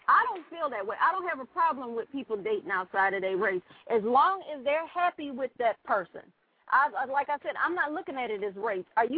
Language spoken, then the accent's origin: English; Midwest, United States; I'm from the Midwest, and that's where I first saw it. I was in Detroit.